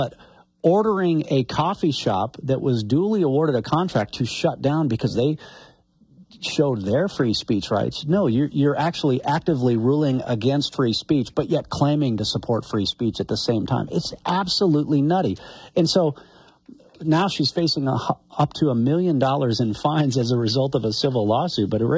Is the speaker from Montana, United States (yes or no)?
yes; Montana, United States; I'm not from North Dakota. So, we're going to say it how Montanans say it.